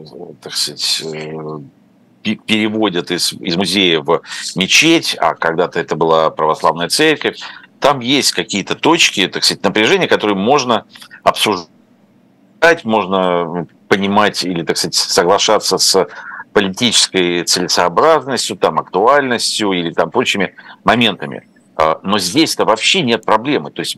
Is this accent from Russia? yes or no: no; Ukraine; moved away; я родился и прожил в Украине много лет до того, как поехал в Москву учиться